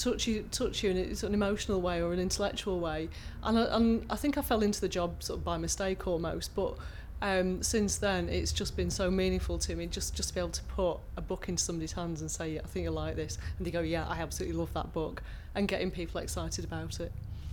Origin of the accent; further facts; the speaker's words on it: Blackpool, North West England, United Kingdom; born there; My background is I was born in Blackpool, so I'm not a Sangroan, because my dad's from Blackpool, but my mum's from Manchester.